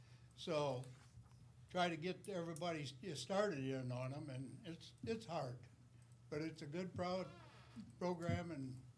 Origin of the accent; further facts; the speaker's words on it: Frenchtown, United States; I'm from Frenchtown.